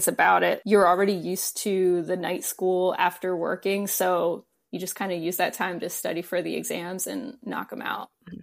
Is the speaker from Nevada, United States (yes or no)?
no; New Jersey, United States; I grew up in South Jersey, so it's like an hour away.